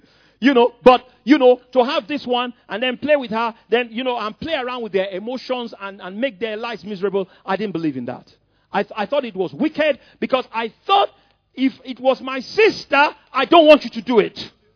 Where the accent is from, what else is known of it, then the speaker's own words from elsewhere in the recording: Lagos, Nigeria; I grew up in Ikoyi, you know, I grew up in Lagos, you know, my classmates will tell you